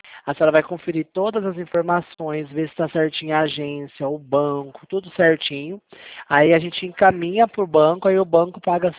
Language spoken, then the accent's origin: Portuguese; São Paulo, Brazil; eu sou de São Paulo.